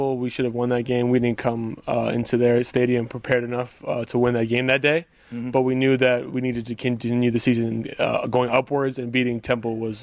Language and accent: English; Montreal, Quebec, Canada; born or raised there; now in United States